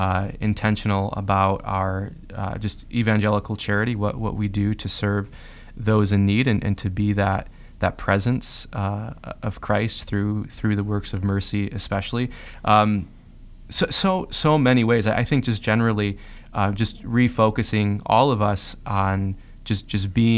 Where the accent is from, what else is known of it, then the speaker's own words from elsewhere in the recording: Detroit, Michigan, United States; if I travel anywhere and I tell anybody I'm from Detroit, the Archdiocese of Detroit